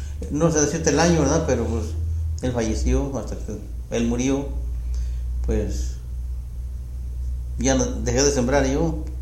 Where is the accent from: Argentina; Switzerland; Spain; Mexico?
Mexico; En México, Sí, en mi pueblo, en mi...